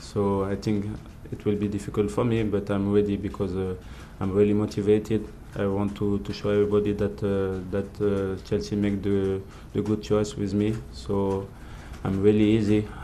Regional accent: Italy; English is a second language; I know that it will be difficult for me because I come from Italy.

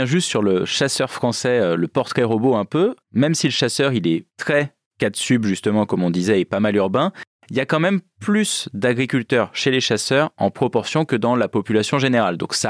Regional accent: Nouvelle-Aquitaine, France; moi je viens de la Creuse, donc territoire très rural où la plupart des agriculteurs chassent.

